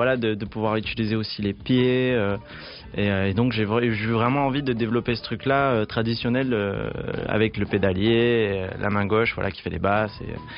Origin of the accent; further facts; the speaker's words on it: Vauvert, Occitanie, France; il faut savoir que je viens de Vauvert. Vauvert, c'est un village à côté de Nîmes